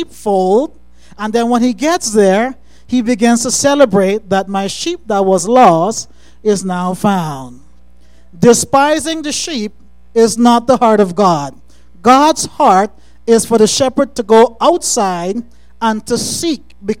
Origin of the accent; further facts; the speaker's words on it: Guyana; I grew up in Guyana